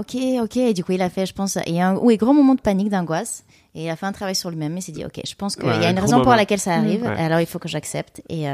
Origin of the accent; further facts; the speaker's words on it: Bulgaria; also born or lived in Canada; now in France; Moi, j'ai quitté la Bulgarie pour m'installer au Canada. J'ai quitté le Canada pour m'installer en France.